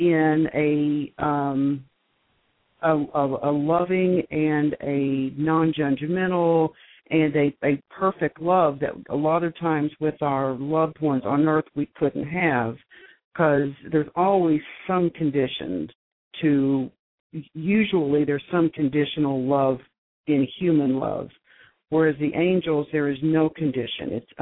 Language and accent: English; Oklahoma, United States; Now, I grew up in Oklahoma, so we had a lot of sky and we had a lot of land.